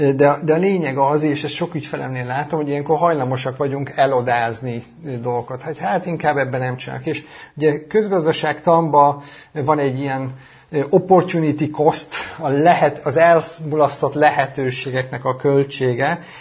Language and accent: Hungarian; Szolnok, Jász-Nagykun-Szolnok, Hungary; born or raised there; now in Chicago, United States